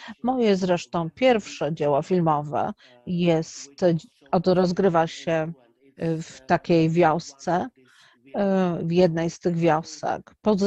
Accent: Opava, Moravian-Silesian Region, Czechia; Polish is a second language; I ci ludzie mieszkali również tam, blisko miejsca, w którym ja spędziłem dzieciństwo.

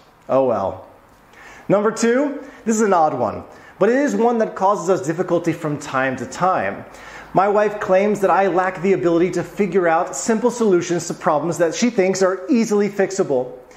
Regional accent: American South, United States; now in Poland; I come from the American South, and we Southerners, I'm speaking for all of us, we're in love with stores like Walmart or Target.

